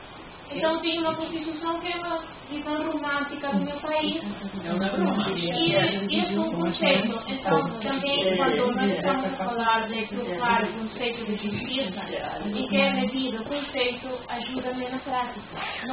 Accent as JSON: {"language": "Portuguese", "country": "Ecuador", "second_language": "Portuguese", "said": "Porque eu sou equatoriana e eu vivo com essa constituição do Bom Viver."}